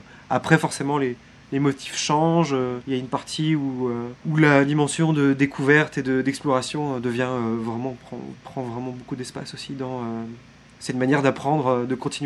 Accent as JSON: {"language": "French", "town": "Morlaix", "region": "Brittany", "country": "France", "said": "Je suis breton, je viens de Morlaix, j'ai fait mes études à Brest."}